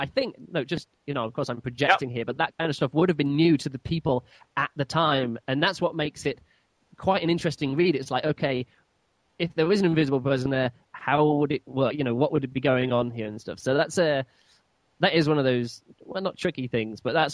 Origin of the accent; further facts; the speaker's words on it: United Kingdom; I'm British, and I think it's pronounced Iping